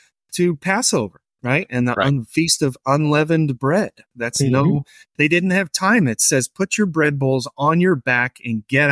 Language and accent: English; United States; I'm an American. So I get excited.